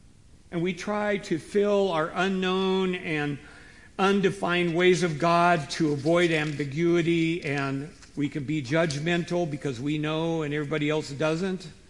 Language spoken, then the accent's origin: English; Washington, United States; Okay, I'm from Washington, so it's always apple.